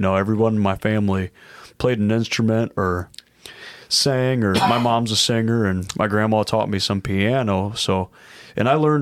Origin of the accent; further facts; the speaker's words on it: Piasa, Illinois, United States; now in St. Charles, United States; So I lived in Medora for some years, and I grew up over there on Prairie Dell Road and off of 111 and 16.